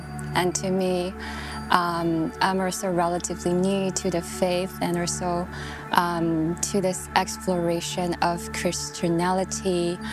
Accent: Nanjing, Jiangsu, China; also born or lived in United States; now in Hong Kong; I'm from Nanjing, China. I first came to Hong Kong since 2012. That was after I finished my undergraduate studies in the States.

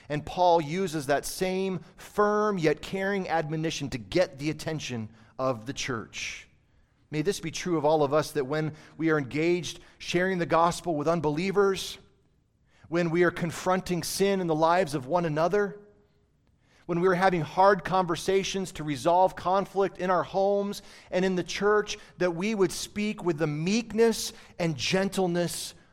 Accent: Michigan, United States; Growing up in Michigan, we had cattails wherever there were little gullies and ravines and water would collect and be a little marshy area

